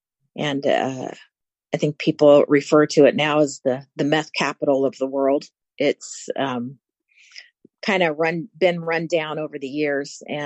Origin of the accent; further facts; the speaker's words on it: California, United States; I am from California. I live in the high desert, a place called Yucca Valley, California.